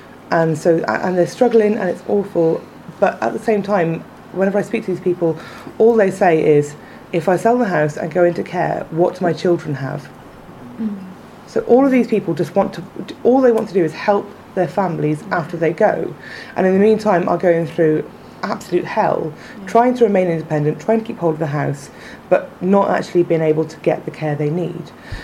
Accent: Newport, Wales, United Kingdom; I come from Newport in South Wales, which if you ever go there, it's not really glamorous.

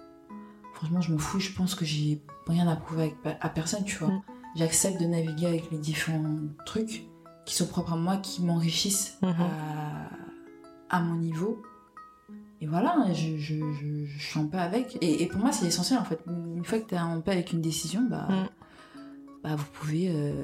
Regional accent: Cameroon; enfin, bon, voilà, je suis camerounaise

